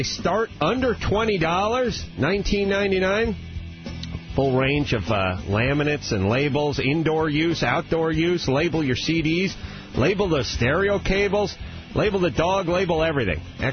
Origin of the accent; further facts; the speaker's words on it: North Hollywood, California, United States; Yeah, I'm from North Hollywood.